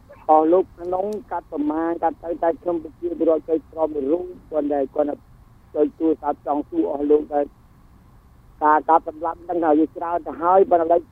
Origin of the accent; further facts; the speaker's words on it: Phnom Penh, Cambodia; នៅក្នុងក្រុមគ្រួសារខ្ញុំកើតនៅភ្នំពេញហើយខ្ញុំរស់នៅភ្នំពេញដែរ